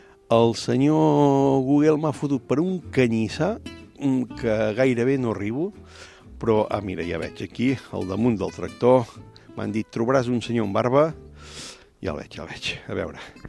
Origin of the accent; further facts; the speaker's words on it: Catalonia, Spain; jo vinc de la Garrotxa